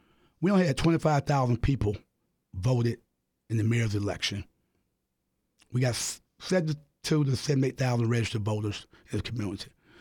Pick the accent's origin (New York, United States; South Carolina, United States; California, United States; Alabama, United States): South Carolina, United States; Same thing happened in my home state in South Carolina.